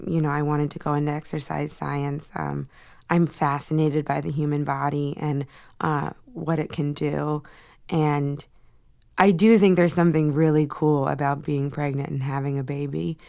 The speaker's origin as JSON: {"language": "English", "region": "Pennsylvania", "country": "United States", "said": "I also, for some reason, when I'm on stage, I can sound very Midwestern, which I'm not. I'm from Central Pennsylvania"}